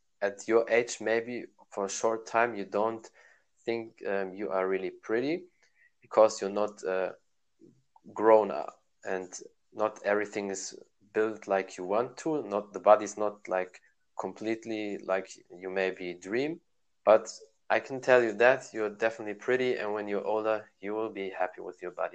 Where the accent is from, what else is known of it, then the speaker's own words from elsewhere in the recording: Germany; I mean, I'm born in Germany and raised there